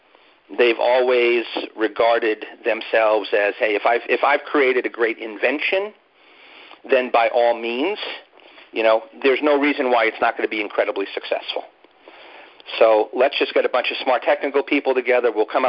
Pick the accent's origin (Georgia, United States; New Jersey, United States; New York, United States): New York, United States; New York City; now in Boston, United States; I'm from New York City. I was born